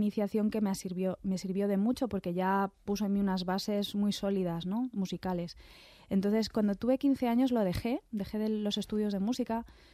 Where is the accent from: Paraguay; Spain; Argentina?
Spain; Castile; en Castilla, por ejemplo, en la zona de Castellana, que es de donde yo vengo también